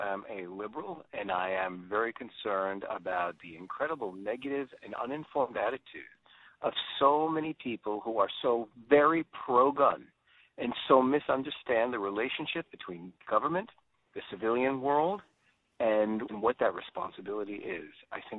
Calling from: Mohegan Lake, New York, United States; I'm calling from Mohegan Lake, New York.

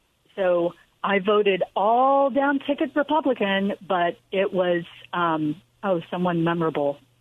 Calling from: Naples, Campania, Italy; I'm calling from Naples, Italy. We're with the military, and so but it's confusing.

